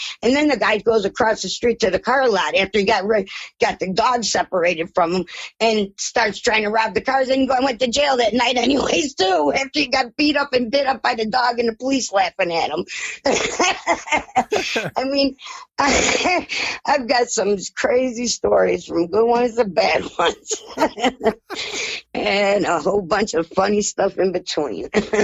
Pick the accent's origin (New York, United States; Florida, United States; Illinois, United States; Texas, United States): Illinois, United States; Chicago; accent: Chicago; I don't know, my Chicago accent kind of sounds terrible.